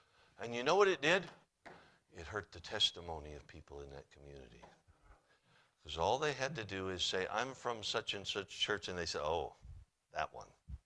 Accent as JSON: {"language": "English", "region": "Alaska", "country": "United States", "tie": "born or raised there", "said": "But I grew up in Alaska"}